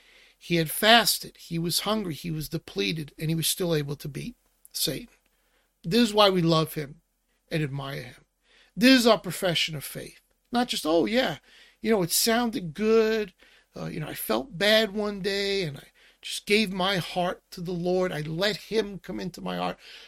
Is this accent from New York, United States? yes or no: yes; Brooklyn, New York, United States; accent: Brooklyn; My speech, my Brooklyn accent. I want to make sure you understand what I'm saying.